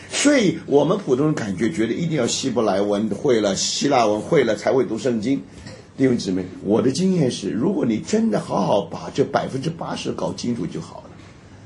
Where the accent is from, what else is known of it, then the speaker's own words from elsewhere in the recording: Taiwan; now in United States; 我第一次到美国的时候，因为我在台湾长大，在台湾长大早期的时候